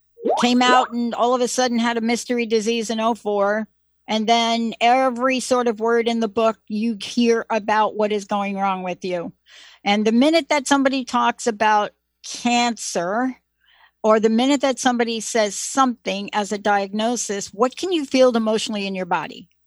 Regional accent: New Jersey, United States; I'm from New Jersey, by the way.

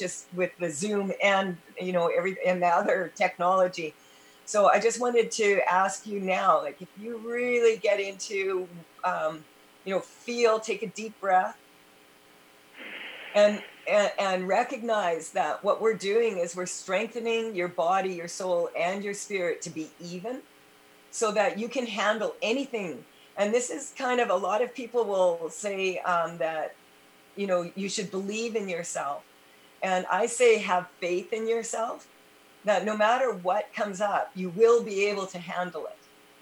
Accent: Canada; probably because I'm Canadian, I was apologizing up to 26 times a day.

